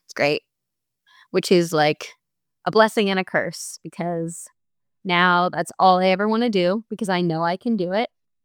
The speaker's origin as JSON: {"language": "English", "region": "East Coast", "country": "United States", "tie": "born or raised there", "said": "because I'm an East Coast girl. I was born and raised on the East Coast, and I had never left the East Coast until I went to do the PCT, which is so crazy."}